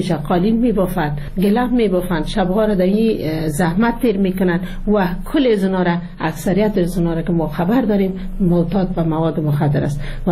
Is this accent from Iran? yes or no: no; Jowzjan, Afghanistan; در این جوزجان در ولایت ما فضل خدا یک باورمندی عمیق وجود داره